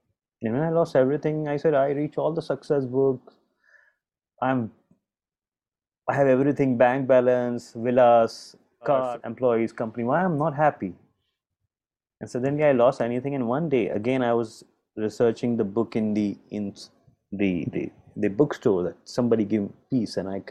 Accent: India; also born or lived in Dubai / Singapore; now in Kuala Lumpur, Malaysia; Being an Indian, live my life in Dubai and Singapore, and right now I'm settled in KL, Malaysia.

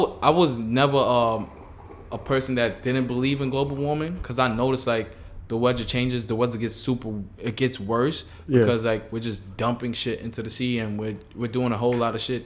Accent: St. Kitts & Nevis; moved away; me growing up in the Caribbean, I could speak to the sea level rising because, I want to say I left St. Kitts around 2006, and the first time I went back was 2016.

